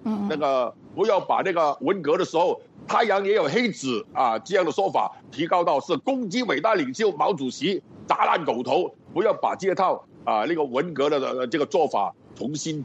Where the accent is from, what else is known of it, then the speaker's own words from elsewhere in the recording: Hong Kong; first language Cantonese; Chinese is a second language; 比如我们香港人或者广东人那个在学普通话的时候呢